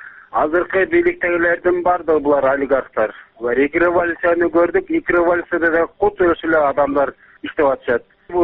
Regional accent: Talas Region, Kyrgyzstan; Талаштан болом.

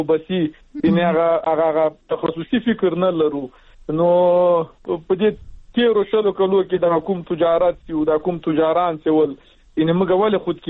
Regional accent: Logar, Afghanistan; موږ د لوګر ولایت د یو داسې ولسوالۍ یو چې هغلته موږ خلک ټول په مهاجرت کې ژوند تېر کړی،

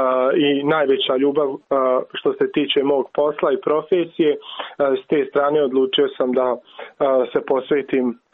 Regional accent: Jajce, Federation of Bosnia and Herzegovina, Bosnia & Herzegovina; dolazim iz Jajca, grada u kojem je praktično na drugom zasjedanju Avnoja i nastala sama bivša Jugoslavija.

